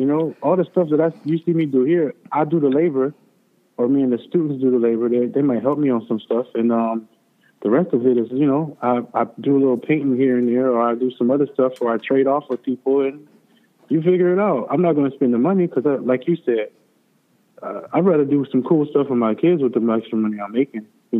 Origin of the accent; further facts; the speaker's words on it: Detroit, Michigan, United States; now in Orlando, United States; No, I grew up in Detroit.